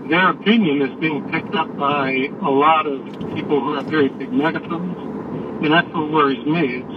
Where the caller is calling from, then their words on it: Arizona, United States; I'm calling from Arizona.